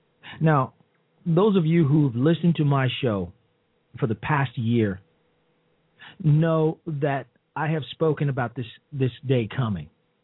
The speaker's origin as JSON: {"language": "English", "town": "Chicago", "region": "Illinois", "country": "United States", "said": "I'm from Chicago. The Chicago way is to throw it out there and see if it'll stick. We have a saying in Chicago."}